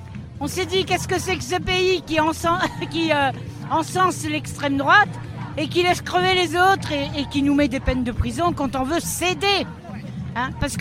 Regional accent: Briançon, Provence-Alpes-Côte d'Azur, France; on vient de Briançon nous

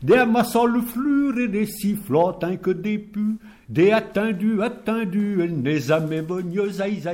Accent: Saint-Hilaire-de-la-Côte, Auvergne-Rhône-Alpes, France; Moi, je suis dauphinois, mais je suis enfin, Saint-Hilaire de la Côte.

